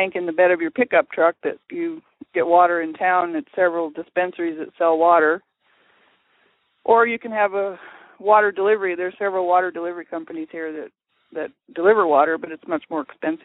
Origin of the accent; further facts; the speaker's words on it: Colorado, United States; now in Alaska, United States; No, I'm originally from Colorado, and I moved up here with my family 40 years ago, so I've been here quite a while.